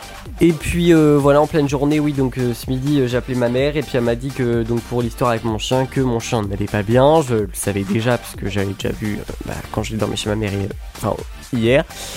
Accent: Normandy, France; parce que moi je suis un Normand, donc de la crème fraîche partout, voilà.

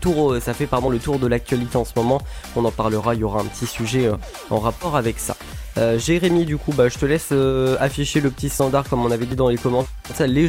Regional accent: France; nous on est français, donc on devait parler en anglais.

